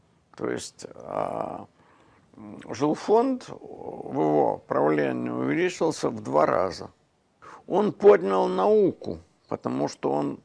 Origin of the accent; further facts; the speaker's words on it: Kharkiv, Kharkiv Oblast, Ukraine; Я из Харькова, я видел, трупы лежали на улицах, умерших от голода.